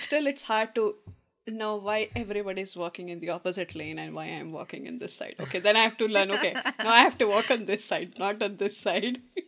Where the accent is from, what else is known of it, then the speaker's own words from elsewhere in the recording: northern India, India; Because my hometown in India, I'm from like the northern part. So we have all the four seasons.